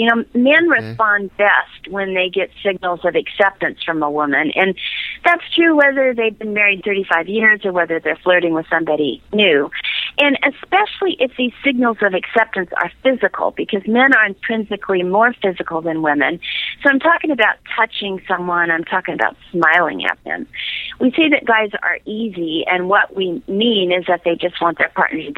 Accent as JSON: {"language": "English", "town": "Seattle", "region": "Washington", "country": "United States", "tie": "born or raised there", "said": "I grew up in Seattle."}